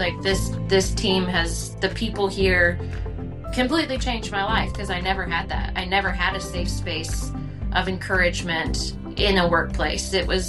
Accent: Lubbock, Texas, United States; moved away as an adult; now in Tennessee, United States; So I'm originally from Lubbock, Texas. I lived there 26 years.

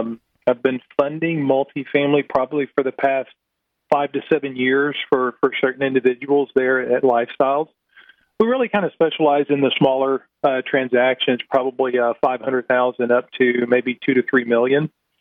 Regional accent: Houston, Texas, United States; So he and I grew up together in Houston.

